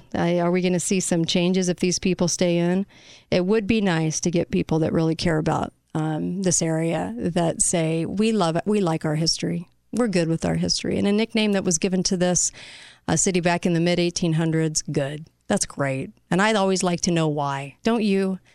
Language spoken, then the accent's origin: English; California, United States; And I'm from California, and I never tried to California, Utah.